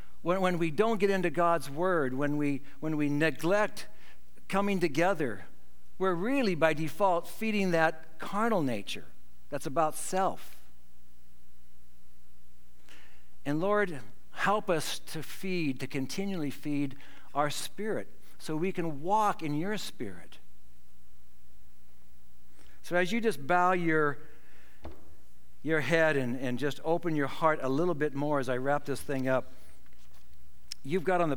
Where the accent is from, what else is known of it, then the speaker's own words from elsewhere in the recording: Sumner, United States; Growing up in Sumner, there was a little old lady that I remember seeing just walking back and forth from town